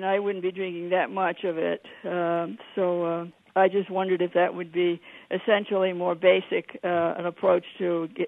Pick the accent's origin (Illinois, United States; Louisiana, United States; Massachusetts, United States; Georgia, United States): Louisiana, United States; New Orleans; born there; I was born in New Orleans, so my mother brought me up on strong coffee.